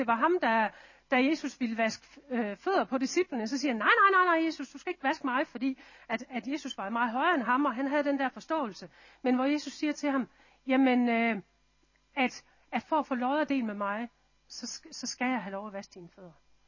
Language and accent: Danish; Central Denmark Region, Denmark; Jeg er vokset op inde i Midt Vestjylland